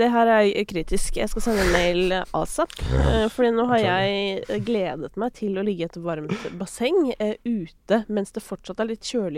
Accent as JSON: {"language": "Norwegian", "region": "Oslo", "country": "Norway", "said": "Det altså et spa rett utenfor Oslo, der jeg kommer fra."}